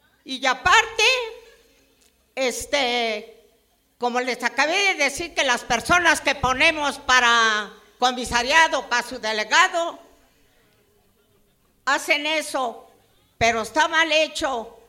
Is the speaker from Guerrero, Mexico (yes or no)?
no; Ajusco, Mexico City, Mexico; born there; yo soy aquí, de Ajusco, nacida.